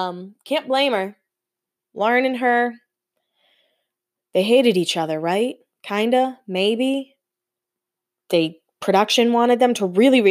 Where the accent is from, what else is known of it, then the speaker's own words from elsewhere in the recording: East Coast, United States; Growing up on the East Coast, the water was always so cold. I hated the beach.